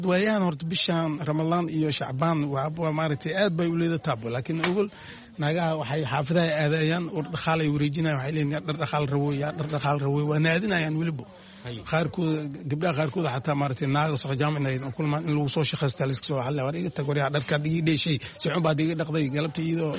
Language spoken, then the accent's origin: Somali; Lower Shabelle, Somalia; born there; meeshii hadda gobolka Shabeellaha Hoose aan ku dhalanay